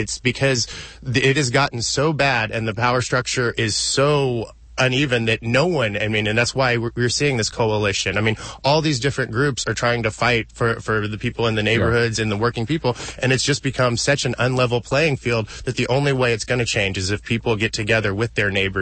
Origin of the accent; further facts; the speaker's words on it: Houston, Texas, United States; I'm born and raised in Houston. I've been a Texan my whole life.